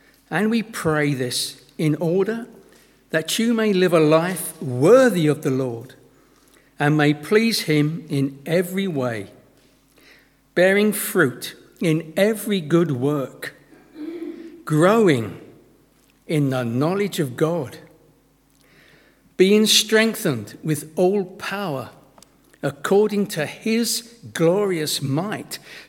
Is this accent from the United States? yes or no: no; United Kingdom; But we're British, we can cope with the numbers.